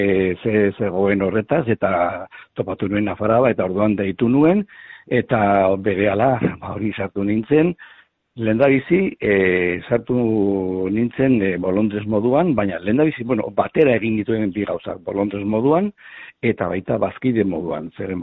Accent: Opakua, Basque Country, Spain; born there; now in Vitoria-Gasteiz, Spain; Gasteizen bizi naiz, bai. Jaio nintzen Opakuan.

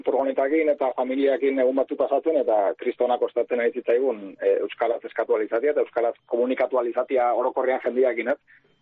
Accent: Navarre, Spain; now in San Sebastián, Spain; Nafarra naiz, baina Donosti mikina ez azken urtetan

